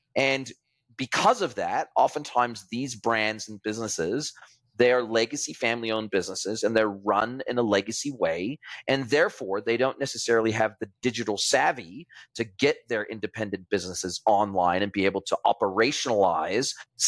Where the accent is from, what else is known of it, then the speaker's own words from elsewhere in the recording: Riverside, United States; When I grew up in Riverside, some of these biggest retail brands that were, they weren't public companies.